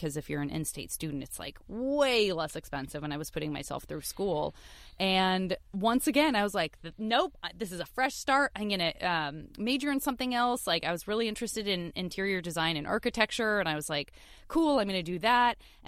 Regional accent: Tucson, Arizona, United States; Well, I am from Tucson, Arizona, and I went to public school my whole youth

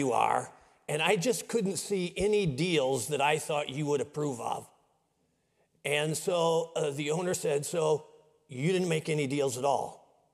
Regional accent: Midwest, United States; I grew up in Middle West schools, and the schools I went to, they were all public schools, but they were great schools.

